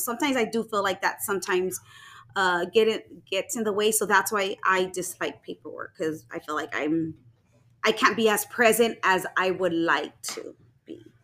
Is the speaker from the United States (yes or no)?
yes; Texas, United States; I know when a lot of people right away know I'm from Texas, or, you know I have some type of connection there because I say y'all.